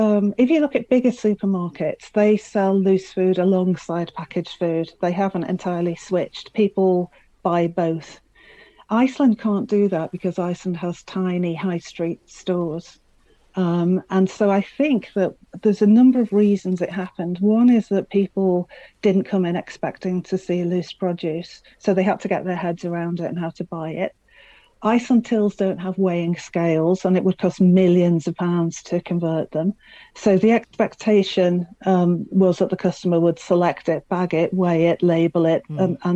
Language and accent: English; Liverpool, North West England, United Kingdom; when I was growing up in Liverpool in the 70s, I walked to the greengrocers with my mum